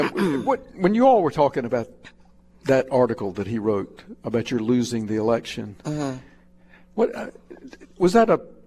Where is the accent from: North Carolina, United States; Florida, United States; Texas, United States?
North Carolina, United States; Davidson; wonderful athletic coaches when I was growing up in Davidson.